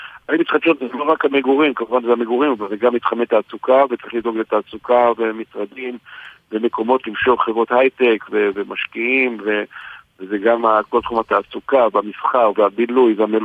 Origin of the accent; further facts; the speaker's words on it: Haifa, Haifa District, Israel; גדלתי בנווה שאנן, עד גיל 6, אחרי זה עברתי לקריות, אחרי זה אחרי הצבא עברתי למרכז.